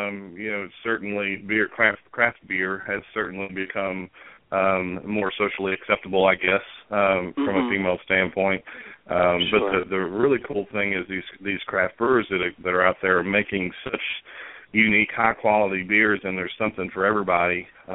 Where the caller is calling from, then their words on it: Knoxville, Tennessee, United States; I'm calling from Knoxville, yes, sir.